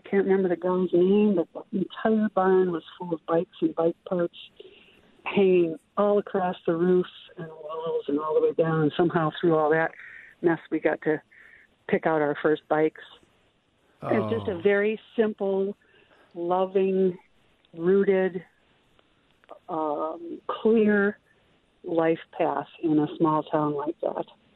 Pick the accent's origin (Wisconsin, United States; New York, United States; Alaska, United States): Wisconsin, United States; West Bend; I had the most wonderful visual memories and just tactile memories of growing up in West Bend, Wisconsin, from 56 to 65.